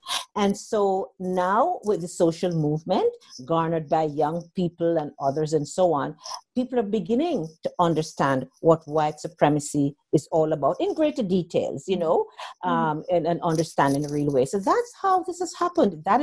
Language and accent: English; Jamaica; I'm originally from Jamaica … I'm originally from Jamaica.